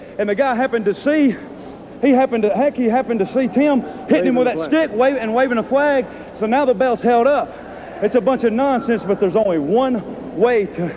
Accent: the South, United States; I'm American by birth, and I'm Southern by the grace of God

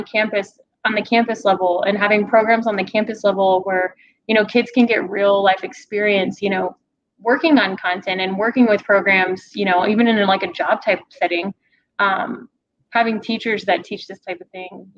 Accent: Weslaco, Texas, United States; I know I grew up in Weslaco, Texas, and we have this wonderful TV station called K-West.

